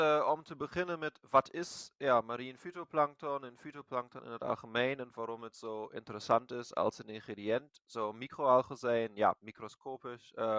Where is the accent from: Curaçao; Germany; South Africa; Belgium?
Germany; Dutch is a second language; moved away as an adult; now in Netherlands; ik ben Duitser. Ik woon sinds maart 2020 in Nederland